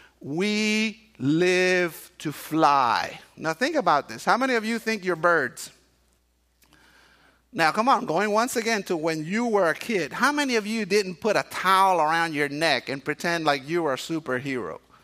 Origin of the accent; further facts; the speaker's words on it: Cuba; I remember as a kid, growing up in Cuba, in Cuba, we didn't celebrate Christmas.